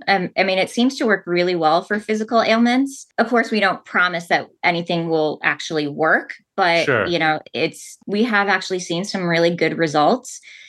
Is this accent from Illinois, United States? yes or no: yes; Chicago, Illinois, United States; No, I'm from the Chicago area.